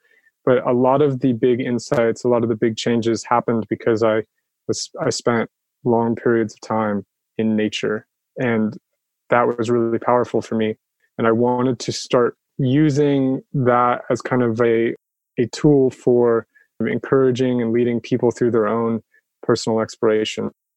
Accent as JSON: {"language": "English", "town": "San Jose", "region": "California", "country": "United States", "tie": "born or raised there", "said": "although they're kind of in my backyard, I grew up in San Jose, I had not spent a lot of time in."}